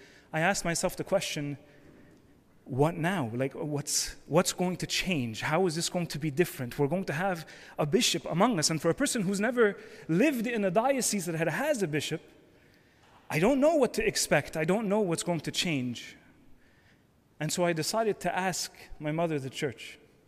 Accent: Canada; also born or lived in Egypt; Although I was born in Egypt, I came to Canada, and I call Canada my home because I've spent the last 33 years here. I was raised in Canada

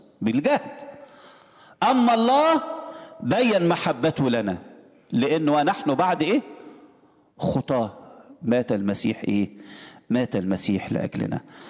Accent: Egypt; وعندنا في مصر بيقولك احنا مستعدين نموت

